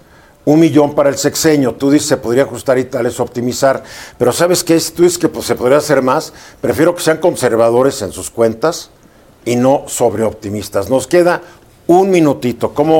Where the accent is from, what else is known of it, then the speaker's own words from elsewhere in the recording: Mexico; yo soy mexicano porque quiero.